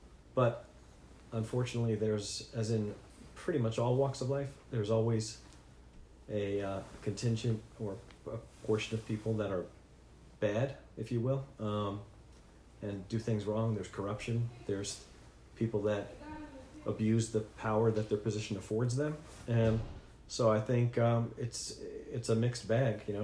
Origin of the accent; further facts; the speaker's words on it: Teaneck, New Jersey, United States; born there; also born or lived in New York; I was born in Teaneck, New Jersey, and I've lived, for the most part, in New York my whole life.